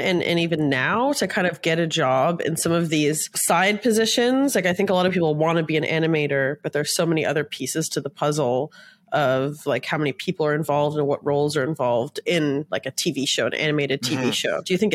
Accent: Toronto, Ontario, Canada; When I was in school, I felt, and this must be funny to you too, like I wasn't even from a small city. I was from Toronto.

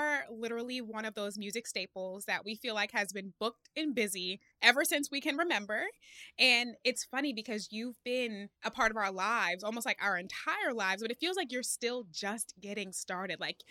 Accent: Philadelphia, Pennsylvania, United States; Oh, my God. That's my hometown.

